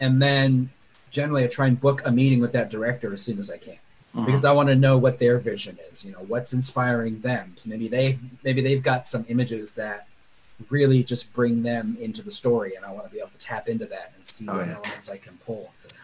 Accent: California, United States; also born or lived in Oregon; Yeah, so I was raised in California, went to Oregon for high school, and then back to California for college

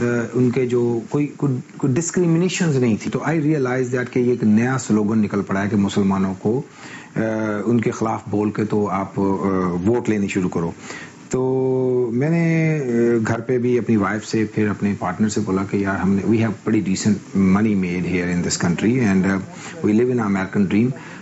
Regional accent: Lahore, Punjab, Pakistan; moved away as an adult; now in United States; میرا تعلق اوریجنلی لاہور سے ہے اور میں وہاں پنجاب یونیورسٹی سے گریجویشن کے بعد میں یہاں پہ 89 کے اندر امریکہ میں آیا

